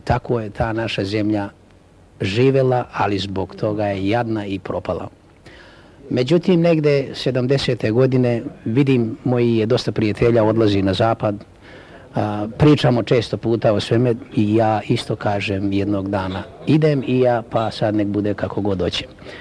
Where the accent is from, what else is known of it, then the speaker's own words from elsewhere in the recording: Žegar, Šibenik-Knin County, Croatia; moved away as an adult; now in Australia; Ja sam rodom iz sela Žegara, blizu Knina, opština Obrovac, srez je bio Zadar, e sad vjerovatno je Knin. Kad sam navršio 18, zamolio sam oca i majku da me puste da idem u svet.